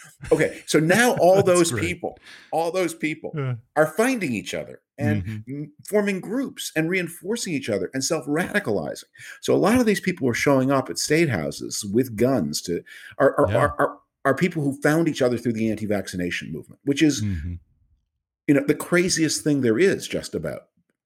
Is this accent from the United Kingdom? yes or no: no; Canada; I'm originally from Canada. I have a house there and spend time there.